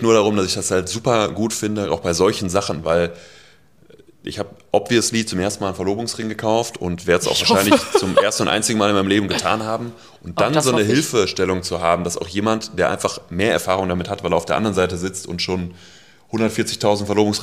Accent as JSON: {"language": "German", "town": "Bocholt", "region": "North Rhine-Westphalia", "country": "Germany", "said": "wir kommen ja beide aus Bocholt"}